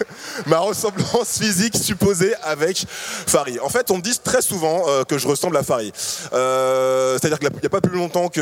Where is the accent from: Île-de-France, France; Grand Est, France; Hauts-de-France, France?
Île-de-France, France; Paris; also born or lived in Martinique; Je suis né en Martinique, je vis à Paris depuis que j'ai 6 ans